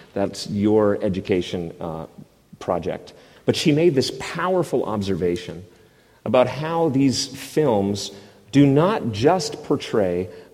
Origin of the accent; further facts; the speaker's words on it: Canada; on my own privileged place as a white male. And being Canadian, I guess that makes me double white or something, or snow white, perhaps.